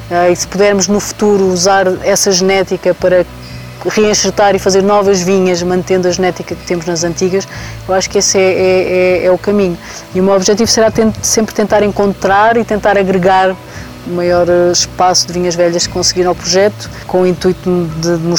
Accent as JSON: {"language": "Portuguese", "region": "Tejo", "country": "Portugal", "tie": "born or raised there", "also_born_or_lived": "Lisbon", "moved": "as an adult", "lives_now": "Douro, Portugal", "said": "O Tejo sempre foi uma paixão. Eu saí do Tejo muito cedo, fui estudar para Lisboa, fiz agronomia e depois, quando terminei o curso, rumei ao Douro. Estou lá desde então"}